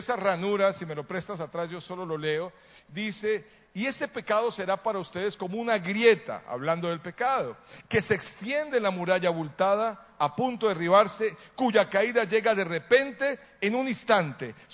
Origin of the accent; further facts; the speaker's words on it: Colombia; Entonces me dice, ¿y de dónde eres? De Colombia.